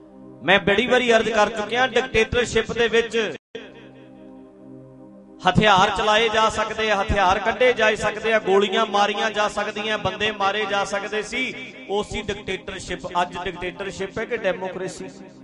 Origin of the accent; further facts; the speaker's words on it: Dhadrian, Punjab, India; ਉਹਦੇ ਟੀਚਰ ਆ ਸਾਡੇ ਪਿੰਡ ਰੱਤੋ ਕੇ ਨਾਲ ਹੀ ਆ, ਇੱਥੇ ਮੇਰੇ ਢੱਡਰੀਆਂ ਪਿੰਡ ਦੇ ਨਾਲ ਪਿੰਡ ਰੱਤੋ ਕੇ